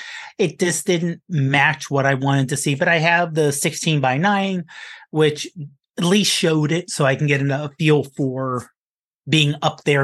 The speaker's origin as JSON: {"language": "English", "town": "Pittsburgh", "region": "Pennsylvania", "country": "United States", "said": "My answer is, I'm from Pittsburgh. We do not have straight streets. We do not have flat streets. We do not have wide streets."}